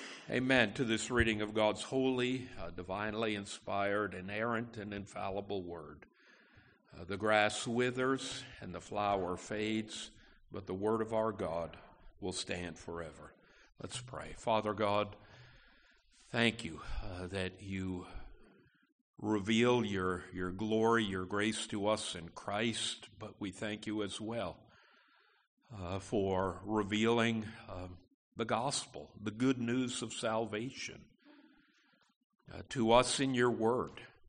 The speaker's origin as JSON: {"language": "English", "town": "Schenectady", "region": "New York", "country": "United States", "tie": "born or raised there", "said": "where I grew up in Schenectady, New York."}